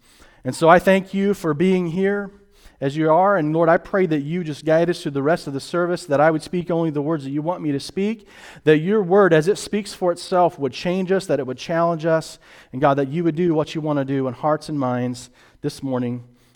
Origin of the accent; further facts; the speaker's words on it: Missouri, United States; See, some of you think I'm Southern. I'm not Southern. I'm from Missouri, so nobody knows.